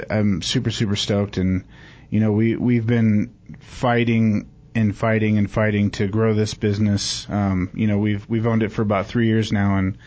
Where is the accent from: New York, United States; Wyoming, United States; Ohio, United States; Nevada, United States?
Nevada, United States; Las Vegas; now in Prescott, United States; my wife and I originally we came from Las Vegas, Nevada, and decided to uproot our family up here in wonderful Prescott.